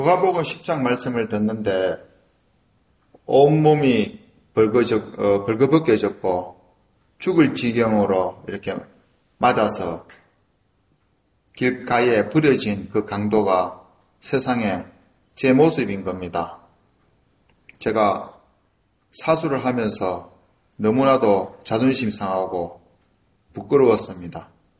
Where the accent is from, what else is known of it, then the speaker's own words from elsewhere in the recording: South Gyeongsang, South Korea; accent: Gyeongsang dialect; 경상도 시골 촌놈이기 때문에 사투리가 아주 심합니다.